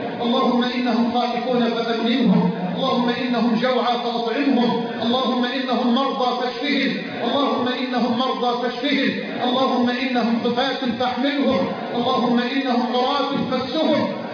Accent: Egypt

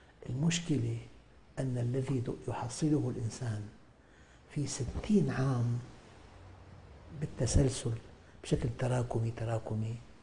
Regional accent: Syria; born there; also born or lived in Sham; أنا ولدت في الشام، سافرت إلى أمريكا، إلى أستراليا، إلى أوروبا

